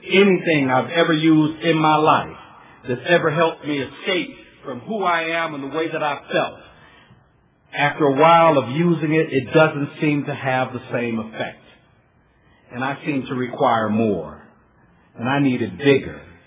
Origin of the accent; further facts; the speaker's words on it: Los Angeles, California, United States; In my neighborhood where I grew up in Watts, y'all. And tough place to grow up.